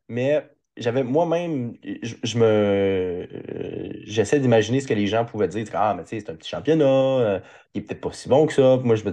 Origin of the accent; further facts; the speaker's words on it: Montreal, Quebec, Canada; le petit gars du coin, tu sais, je viens de Montréal, je viens de la Rive-Nord.